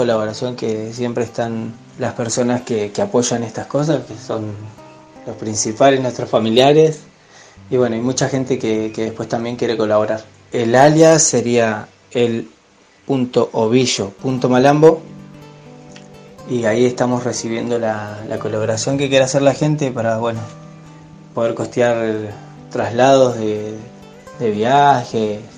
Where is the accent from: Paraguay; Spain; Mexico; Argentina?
Argentina; Río Negro; estamos usando unas pilchas que son de nuestra región, muy representativas de la línea sur, de la cordillera, que es de donde nosotros venimos